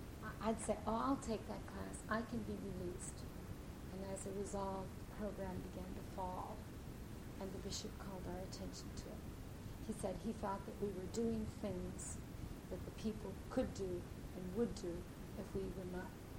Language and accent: English; United States; You know, I can't really deny that I am an American.